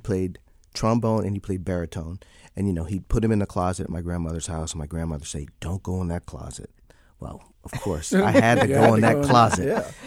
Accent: Florida, United States; also born or lived in Chicago; I grew up in the in Florida area and then moved to Chicago

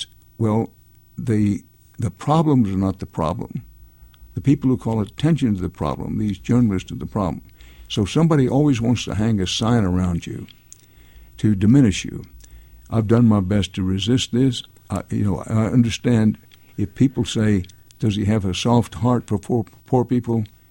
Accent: United States; But here's the point, that I'm an American.

